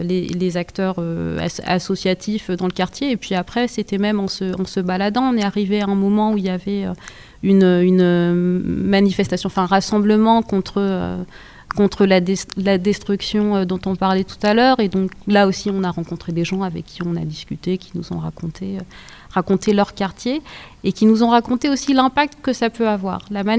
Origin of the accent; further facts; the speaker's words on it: Grenoble, Auvergne-Rhône-Alpes, France; Je viens de la Villeneuve.